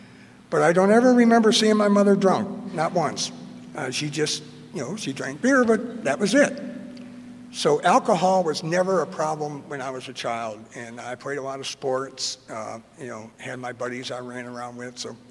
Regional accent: Michigan, United States; I was born and raised in Michigan.

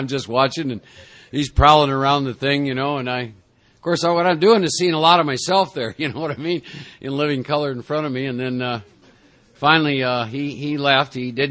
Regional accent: Iowa, United States; And I was born and raised in Iowa in the Midwest, and for prior to ever coming to New York City, I had formulated some belief systems about you all.

